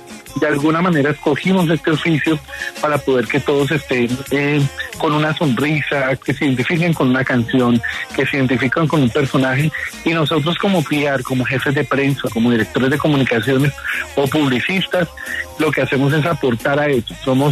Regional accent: Colombia; hay que disfrutarlo porque somos colombianos

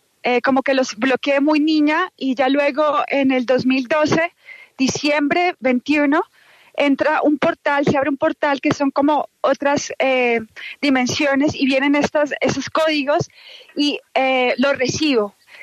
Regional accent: Bogotá, Colombia; Soy de Bogotá y desde nacimiento.

